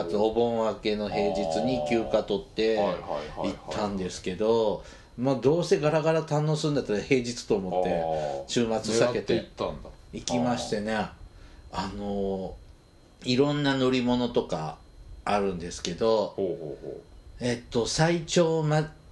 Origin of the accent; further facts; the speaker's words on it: Mie, Japan; 私三重出身ながら